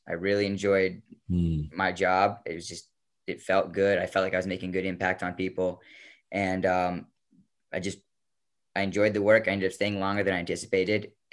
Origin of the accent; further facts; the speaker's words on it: New Jersey, United States; And I'm from outside Philly. I'm from the Garden State, yet we don't have many farms in the part of Jersey that I'm from.